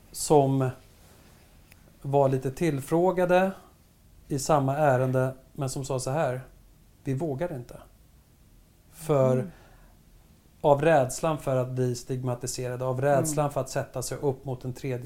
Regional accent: Örebro, Örebro County, Sweden; Alltså, du vet, jag är andra generationens invandrare. Jag är uppvuxen i Sörbyängen i Örebro.

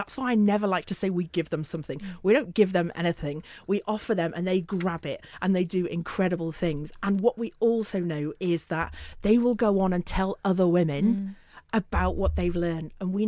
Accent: England, United Kingdom; accent: northern; I should say that we are not just about London, hence my northern accent.

